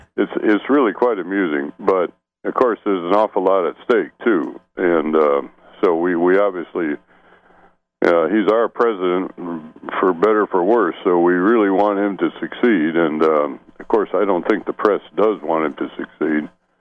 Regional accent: Lansing, Michigan, United States; moved away; because I grew up in Lansing.

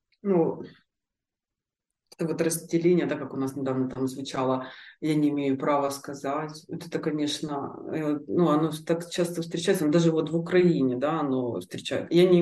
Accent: Russia; я не имею права говорить, потому что я там из России

